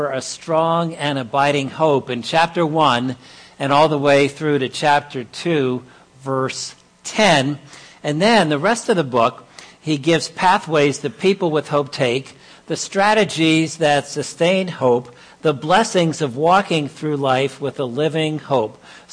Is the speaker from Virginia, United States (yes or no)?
yes; Virginia, United States; also born or lived in Washington, D.C.; now in Long Island, United States; I was born in Washington, D.C., grew up in Northern Virginia.